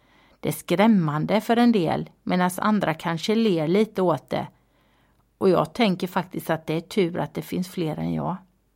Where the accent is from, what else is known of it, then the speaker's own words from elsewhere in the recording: Habo, Jönköping County, Sweden; also born or lived in Falköping; 46-årig tjejkvinna. Jag är född i Falköping och uppvuxen i Habo, dit jag flyttade när jag var 1 år. Fast när jag tänker på det så är jag mer Mullsjöbo än Habobo, eftersom jag har varit Mullsjötrogen sedan 1991